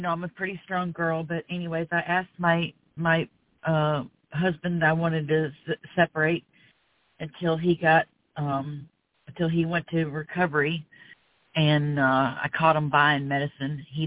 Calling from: Florida, United States; I'm calling from Florida.

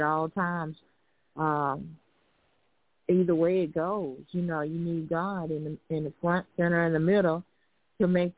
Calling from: Alabama, United States; calling from Alabama.

